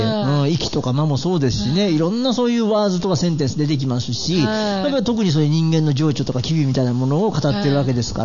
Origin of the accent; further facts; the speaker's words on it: Ise-Shima, Mie, Japan; だからどっちかって僕は三重県の伊勢志摩出身なんで